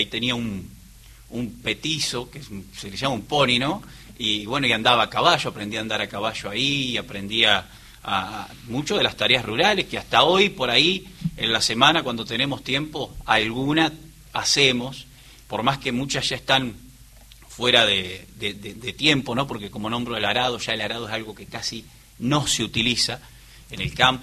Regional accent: San Agustín, Buenos Aires, Argentina; also born or lived in Balcarce, Argentina; Yo nací en la ciudad de Balcarce, pero muy cerquita de Balcarce, a 25 kilómetros. Hay una pequeña localidad que se llama San Agustín. Y ahí pasé, de ahí es mi mamá. Y ahí pasé gran parte de mi infancia en el campo.

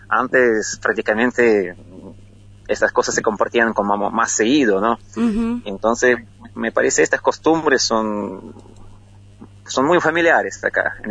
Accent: Ukraine; moved away as an adult; now in Argentina; cuando me vine de Ucrania, sí, yo soy de Ucrania, nací allá, estudié allá, me recibí allá y bueno, fui a probar la suerte, como se dice, a otro lugar, fui para Argentina

